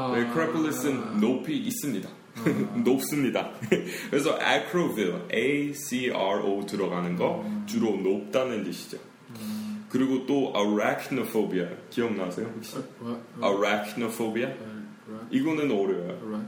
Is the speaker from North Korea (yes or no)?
no; Denver, Colorado, United States; Korean is a second language; also born or lived in Orange County, California; 근데 어릴 때 제가 바다 쪽에 살았었어요. 물론 제가 원래 고향은 덴버였는데 초등학교 4학년, 4학년, 5학년 제가 오렌지 카운티에 살았었어요.